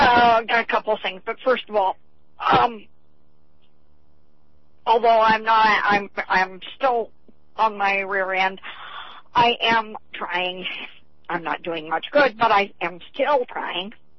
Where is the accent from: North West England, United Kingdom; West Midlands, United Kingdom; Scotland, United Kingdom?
Scotland, United Kingdom; I'm a Scot, and we're good at lost causes.